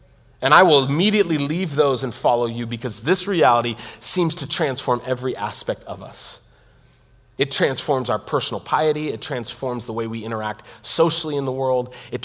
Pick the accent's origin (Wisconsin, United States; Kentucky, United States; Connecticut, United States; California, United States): California, United States; Now, I'm from California. So maybe it isn't a blizzard, I don't know.